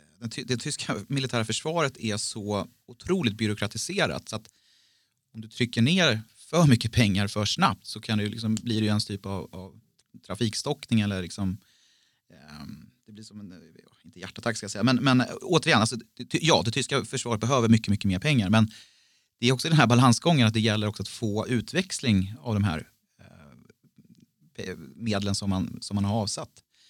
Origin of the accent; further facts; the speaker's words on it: Sweden; Medan man som svensk liksom tittar och svarar, ja, det finns ganska stora likheter i mentalitet och så.